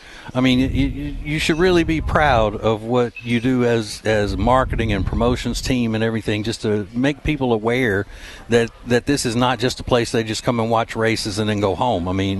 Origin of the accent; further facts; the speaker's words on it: Louisiana, United States; now in Charlotte, United States; I'm from Louisiana, and so when I'm talking to people from back home, and on the first thing they said whenever I said I was moving to Charlotte, you know, 25 years ago or whatever